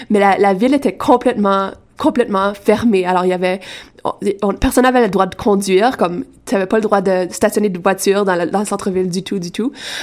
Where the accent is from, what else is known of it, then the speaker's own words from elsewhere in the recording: Penetanguishene, Ontario, Canada; moi, je suis franco-ontarienne et dans la communauté de Penetang où j'ai grandi, il y a quand même une grande population francophone. Donc, j'ai toujours eu cette dualité anglais-français en grandissant en Ontario.